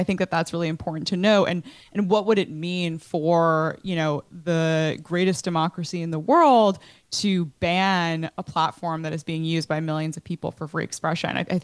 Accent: New York, United States; now in Los Angeles, United States; a New Yorker.

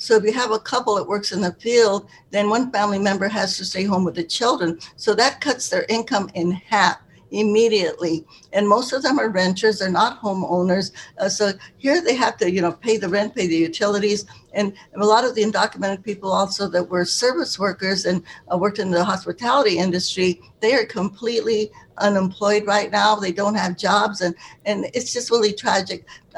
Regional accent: Stockton, California, United States; And I'm also a Stockton. That was my hometown.

